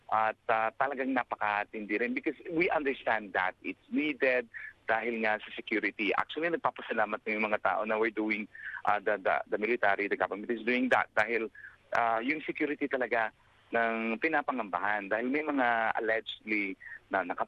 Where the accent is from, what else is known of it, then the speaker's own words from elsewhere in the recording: Bangsamoro, Philippines; Yeah, I am Maranao and Muslims.